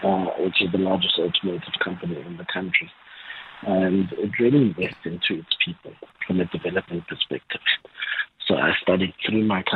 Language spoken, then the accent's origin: English; Johannesburg, Gauteng, South Africa; also born or lived in Soweto; so I originated in Soweto, Pretoria, born in bed there. But my family's homestead is in Northwest, from Soweto, sort of moved to the east end of Johannesburg.